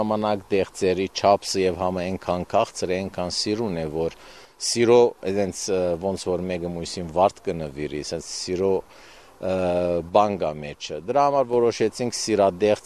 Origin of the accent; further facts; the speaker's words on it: Syria; moved away; մենք Սիրիայից ենք եկել, էլի գմնա հայրենիք Սիրիան, որտեղ ծնվել ենք, մեծացել ենք